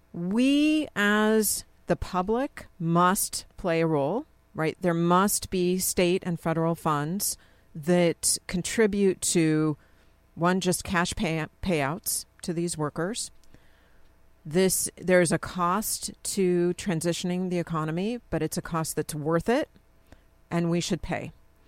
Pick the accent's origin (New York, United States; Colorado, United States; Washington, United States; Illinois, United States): Colorado, United States; I'm from Colorado.